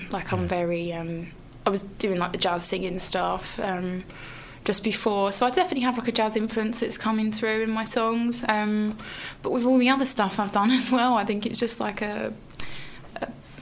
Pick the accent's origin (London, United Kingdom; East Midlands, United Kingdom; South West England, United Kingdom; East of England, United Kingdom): East of England, United Kingdom; Basildon; I'm from Basildon. But I went to school in Brentwood. I went to the Ursuline.